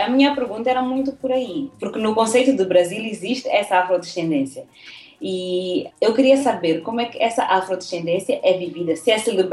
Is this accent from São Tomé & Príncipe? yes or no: no; Mozambique; Eu sou do Moçambique